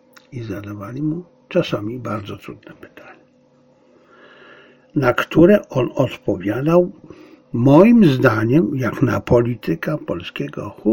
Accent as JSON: {"language": "Polish", "country": "China", "second_language": "Polish", "lives_now": "Poland", "said": "Chińczycy uważają, że jestem gównem, a Polacy też. Bo jestem Chińczykiem."}